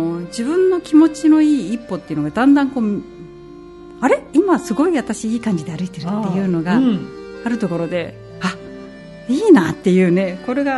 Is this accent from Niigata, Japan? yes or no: no; Kashiwa, Chiba, Japan; 私の地元の柏にずっと200年以上続いているお遍路があるんですね、